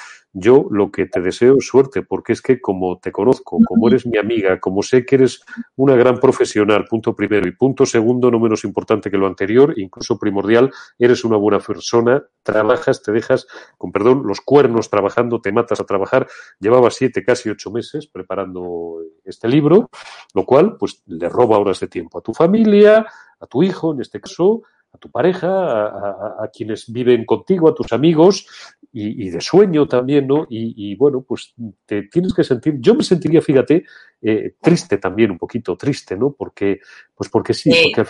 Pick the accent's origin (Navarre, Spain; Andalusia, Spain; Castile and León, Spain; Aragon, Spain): Castile and León, Spain; en mi tierra zamorana y un poco ya cercana a Galicia, que la considero mi segunda tierra